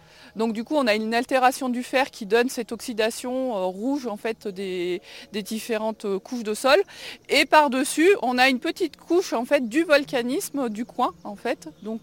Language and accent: French; Issoire, Auvergne-Rhône-Alpes, France; Nous, on est originaire d'Issoire avec mon mari et on voulait être pas trop loin d'Issoire.